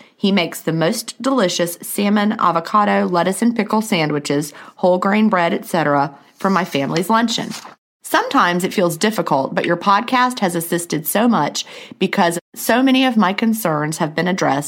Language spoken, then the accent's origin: English; Australia; I am Australian, and I am so invigorated by how influential and helpful podcasts can be.